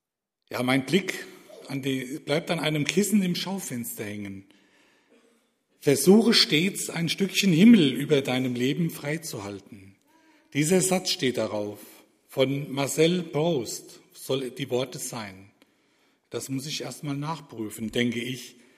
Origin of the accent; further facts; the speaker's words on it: Sonsbach, North Rhine-Westphalia, Germany; Gebürtig komme ich aus Sonsbach